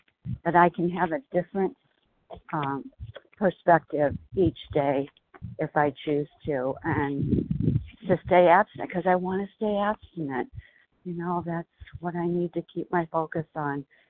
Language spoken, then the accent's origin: English; Arizona, United States; from Arizona